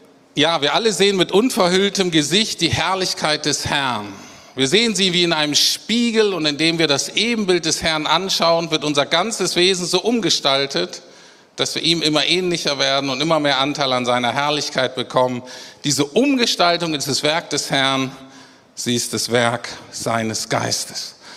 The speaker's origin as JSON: {"language": "German", "region": "Bremen", "country": "Germany", "tie": "born or raised there", "said": "wie ich aufgewachsen bin als guter Norddeutscher, ich bin Bremer"}